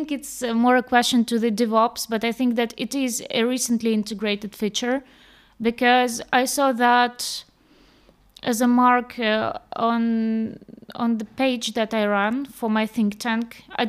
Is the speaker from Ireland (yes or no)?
no; Eastern Ukraine, Ukraine; English is a second language; And she hears my accent. So she asks me, where are you from? And I'm saying, I'm from Ukraine. Oh, from which part? Oh, you know, Eastern Ukraine.